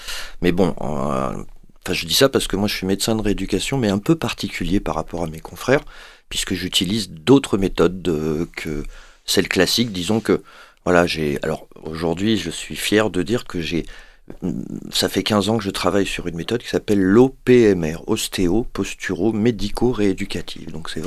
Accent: Paris, Île-de-France, France; moi je suis parisien au départ

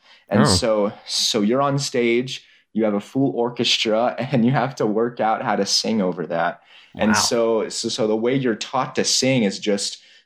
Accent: Sugar Land, Texas, United States; So I'm from the Houston area, a town called Sugarland, Texas.

